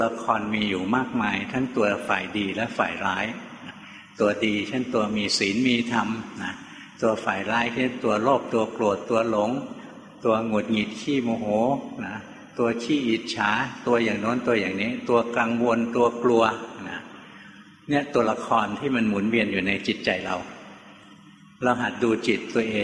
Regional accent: Bangkok, Thailand; หลวงพ่อเป็นคนกรุงเทพเกิดกรุงเทพโตในกรุงเทพเรียนหนังสือในกรุงเทพทำงานอยู่ในกรุงเทพ

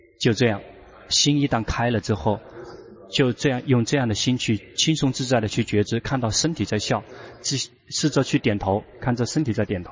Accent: Thailand; Chinese is a second language; 中国人跟泰国人不同，我们泰国人拿到话筒害怕，就会紧张

